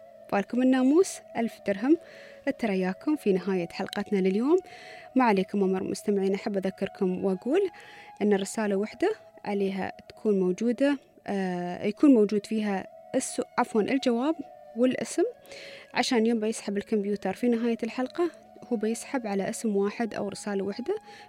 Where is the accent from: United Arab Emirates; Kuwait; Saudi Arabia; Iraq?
United Arab Emirates